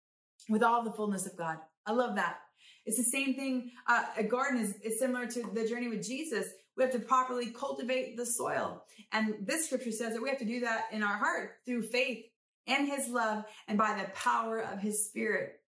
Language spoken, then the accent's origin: English; Modesto, California, United States; I'm from Modesto, California, and I want to thank you for joining me today.